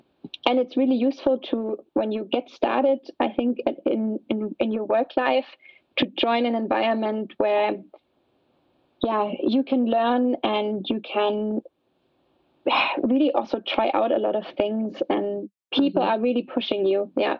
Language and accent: English; the South, United States; I remember visiting my first vintage shop back in my hometown in the South when I was, I don't know, like 8 years old or so.